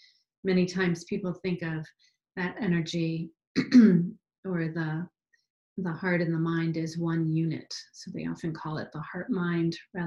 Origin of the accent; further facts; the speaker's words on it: Arlington, Virginia, United States; from Arlington, Virginia.